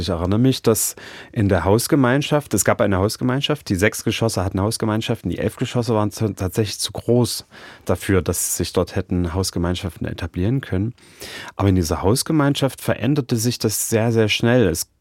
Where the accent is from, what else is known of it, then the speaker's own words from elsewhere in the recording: Chemnitz, Saxony, Germany; Ja, also ich bin ja dort tatsächlich im Fritz-Heckert-Gebiet aufgewachsen, in diesem großen Plattenbaugebiet, damals 90.000 Einwohnerin, das heißt also eine Stadt in der Stadt, wenn man so will.